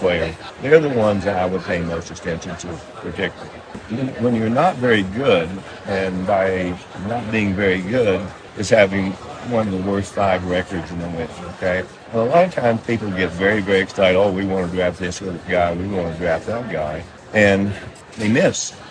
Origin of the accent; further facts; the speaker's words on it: West Virginia, United States; Again, I came from West Virginia, and for me, you sort of rely on, well, they brought up very awkwardly, but you trusted me.